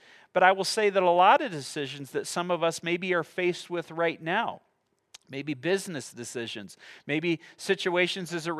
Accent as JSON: {"language": "English", "region": "Midwest", "country": "United States", "tie": "born or raised there", "said": "You know, I grew up in the Midwest"}